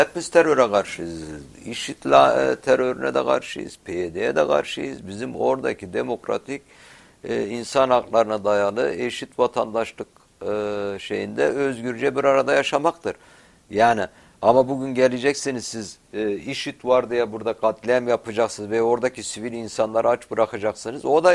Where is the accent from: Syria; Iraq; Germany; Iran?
Syria; Aleppo Governorate; Azez-Cerablus arasındaki 144 Türkmen köyü vardır. Orada ben de oralıyım. Halep Türkmenlerindeyim ben. Ya bizim oradaki köylerimiz de biz Arapçayı zor konuşuruz. Yani Türkçe konuşuruz.